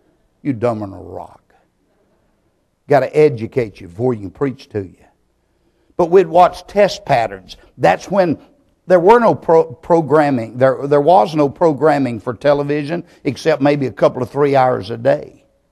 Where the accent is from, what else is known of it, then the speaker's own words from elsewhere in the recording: Myrtle Springs, Texas, United States; As a boy growing up in East Texas, in a little country town called Myrtle Springs, there wasn't a whole lot to do.